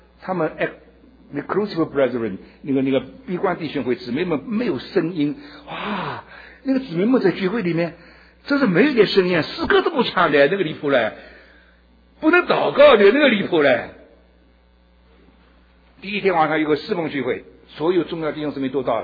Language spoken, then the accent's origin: Chinese; China; 我是个中国人，我的 ministry 为了中国人